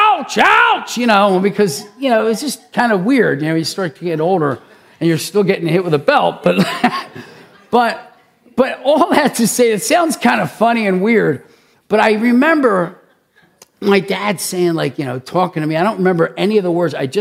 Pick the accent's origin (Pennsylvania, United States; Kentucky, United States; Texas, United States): Pennsylvania, United States; Philadelphia; I grew up in Philly and there was this kid in a different neighborhood.